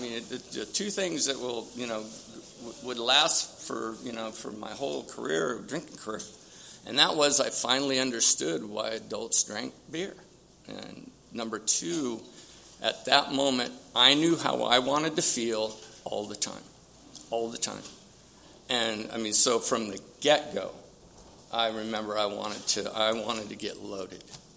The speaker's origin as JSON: {"language": "English", "town": "San Diego", "region": "California", "country": "United States", "tie": "born or raised there", "said": "I was born and raised here in San Diego, over in Paradise Hills. I was born at Paradise Valley Hospital."}